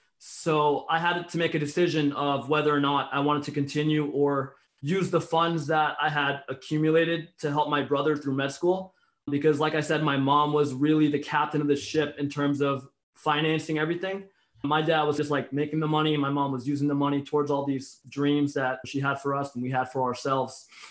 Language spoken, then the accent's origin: English; New York City, New York, United States; I'm from New York City.